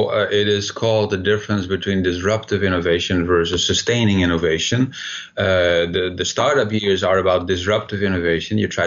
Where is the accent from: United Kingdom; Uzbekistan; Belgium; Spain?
Belgium; Brussels; now in Washington, D.C., United States; I am now here in Washington, D.C., but I see the same thing in my hometown in Brussels, Belgium.